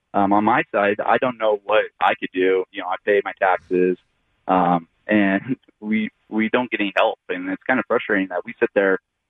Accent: Washington, United States; I grew up in Eastern Washington, went to University of Washington, graduated about 15 years ago with finance and accounting degrees.

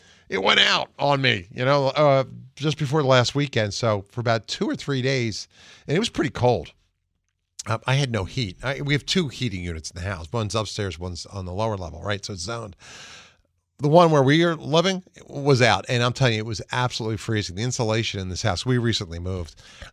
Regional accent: United States; You know, I as an American, we, gosh, we're blessed.

